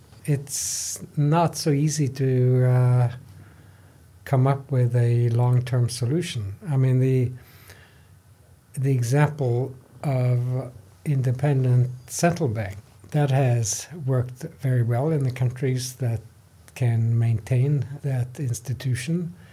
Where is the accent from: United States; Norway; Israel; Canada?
Norway; My home country, Norway, I think is fairly stable politically and trustworthy.